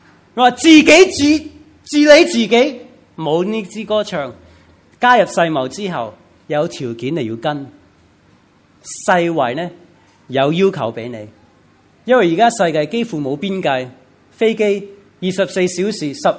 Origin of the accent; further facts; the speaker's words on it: United States; 我是美国人，美国领事馆有事，即是有什么消息都会寄给我们登记的美国人